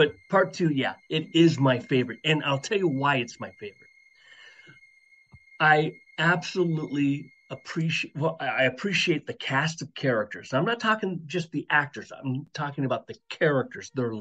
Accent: Seattle, Washington, United States; I'm from Seattle originally, so he worked at Boeing.

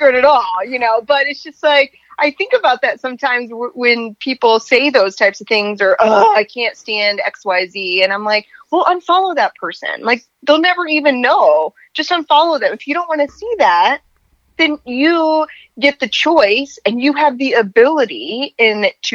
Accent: Lincoln, Nebraska, United States; So I grew up in Lincoln, Nebraska.

